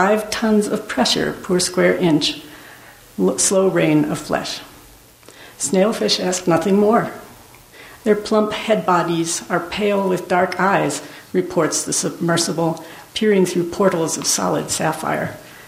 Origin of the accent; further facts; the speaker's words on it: Iowa, United States; My father is a math professor, and he was working for a lot of the time I was growing up in Iowa.